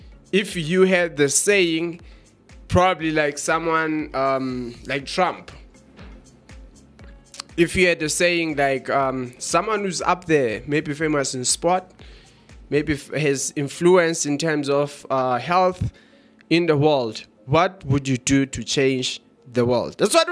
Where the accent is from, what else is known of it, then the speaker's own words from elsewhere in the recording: Johannesburg, Gauteng, South Africa; Yeah, again, Musa … we are from Johannesburg in South Africa.